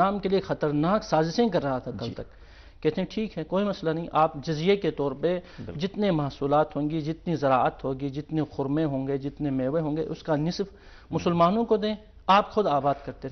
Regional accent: Pakistan; میں چونکہ پاکستان سے تعلق رکھتا ہوں

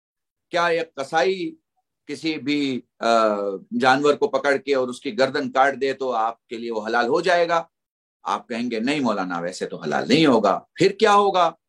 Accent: India; تو بہت سنکھپ میں ہندی جملے استعمال کر رہا ہوں, میں ہندوستانی ہوں تو آپ تھوڑا سا مجھے میری ہندی مکس اردو یا اردو مکس ہندی کو انشاءاللہ اگر سمجھ لیں گے

